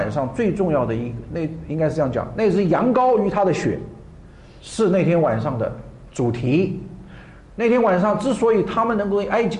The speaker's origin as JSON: {"language": "Chinese", "country": "China", "said": "跟我们中国人一样，我们也过年，我们也吃这个年夜饭。"}